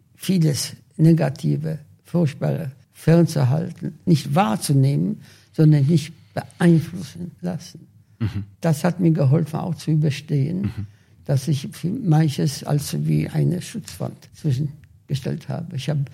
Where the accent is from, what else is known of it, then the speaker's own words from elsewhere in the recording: Łódź, Łódź Voivodeship, Poland; fragen sie, aus wo kommst du denn her? Sage ich, aus Lodz.